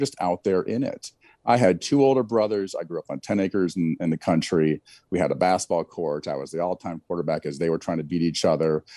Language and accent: English; Iowa, United States; And I probably one of the better players in Eastern Iowa, or maybe Iowa, when I was 10, 11, 12, 13.